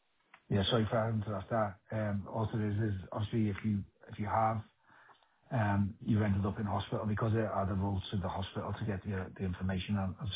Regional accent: North West England, United Kingdom; accent: Scouse; You know what, James, all my life, people have been asking me to repeat myself because of my Scouse accent.

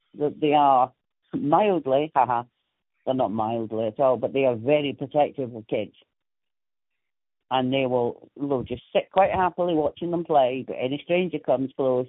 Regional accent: Scotland, United Kingdom; And it's with, obviously, being Scottish

